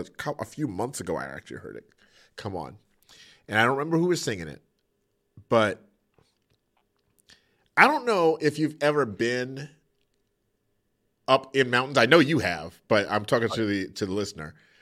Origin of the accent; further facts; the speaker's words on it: Brooklyn, New York, United States; also born or lived in North Carolina; I grew up in Brooklyn, New York. And my formative years were in North Carolina.